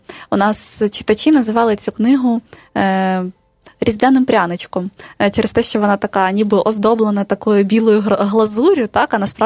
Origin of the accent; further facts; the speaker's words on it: Ilovaisk, Donetsk Oblast, Ukraine; now in Bucha, Ukraine; Вона про моє рідне місто, про Іловайськ